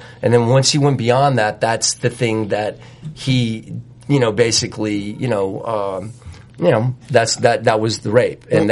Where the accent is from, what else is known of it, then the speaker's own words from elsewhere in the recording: Connecticut, United States; growing up in Connecticut, I had a friend who had a dad